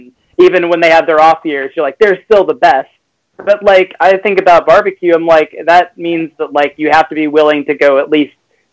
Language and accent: English; Kansas City, United States; I think it's valuable that we're both from Kansas City in a way, because Kansas City, I think, likes to incorporate a lot of different styles and ideas.